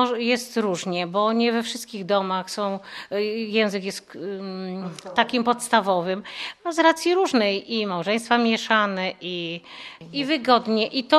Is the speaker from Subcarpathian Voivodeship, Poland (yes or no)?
yes; Mokre, Subcarpathian Voivodeship, Poland; tak jak my z Mokrego. Jesteśmy na ziemiach, które przedwojenne były ziemiami ukraińskimi